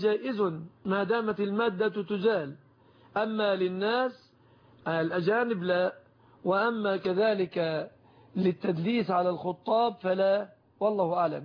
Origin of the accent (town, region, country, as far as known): Egypt